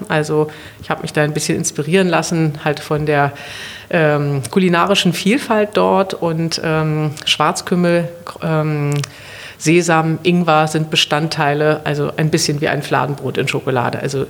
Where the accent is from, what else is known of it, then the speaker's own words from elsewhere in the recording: Berlin, Germany; Und ich habe schon damals auch in West-Berlin, wo ich aufgewachsen bin, dann natürlich so Orte wie Erich Hamann aufgesucht und Savade und so weiter.